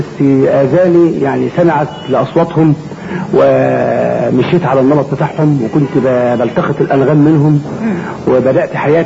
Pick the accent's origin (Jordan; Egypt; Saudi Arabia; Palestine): Egypt; Minyat Mahallat Damana, Dakahlia; من منية محل الدمنة دقهلية مركز المنصورة